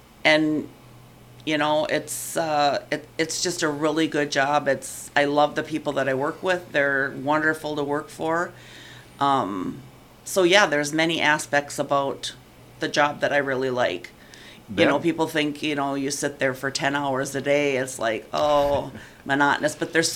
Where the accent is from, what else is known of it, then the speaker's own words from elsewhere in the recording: Canby, United States; But, you know, I'm actually from Canby, so I knew a lot of them.